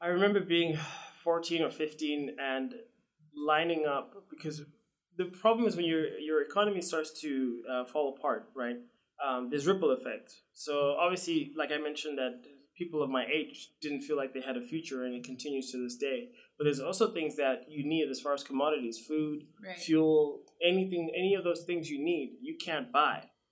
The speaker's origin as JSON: {"language": "English", "country": "Zimbabwe", "tie": "born or raised there", "said": "So yeah, I grew up in Zimbabwe for 19 years. I mean, truly born and raised there."}